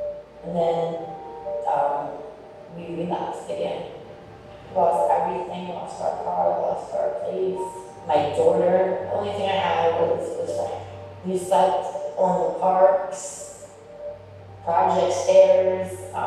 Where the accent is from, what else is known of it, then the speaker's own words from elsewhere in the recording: New Jersey, United States; I grew up in New Jersey.